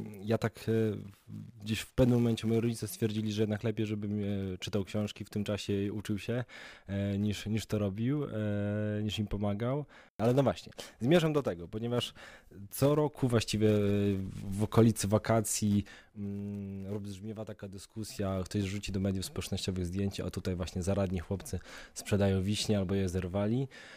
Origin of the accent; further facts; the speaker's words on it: Lublin Voivodeship, Poland; ja w ogóle pochodzę z Lubelszczyzny